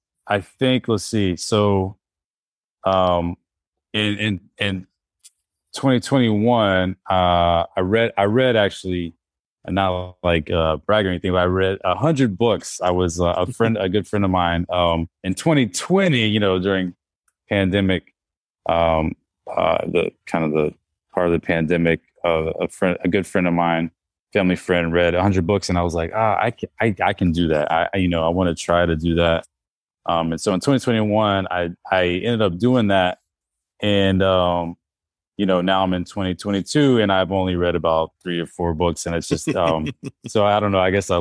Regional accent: North Carolina, United States; I'm from North Carolina, so I published with a small press called Chapel Hill Press

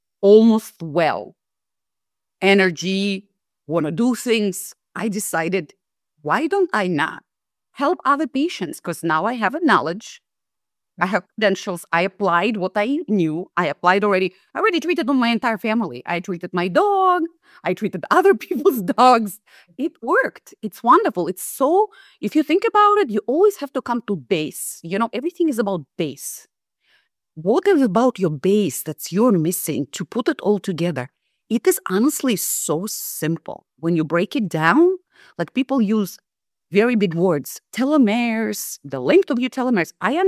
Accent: Russia; that in different countries, for example, I'm from Russia.

